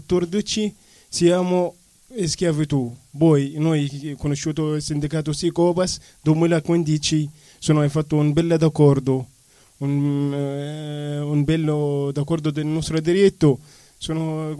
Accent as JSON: {"language": "Italian", "country": "Egypt", "second_language": "Italian", "said": "Sono egiziano, sono arrivato in Egitto, non capisci la legge italiana, non capisci niente"}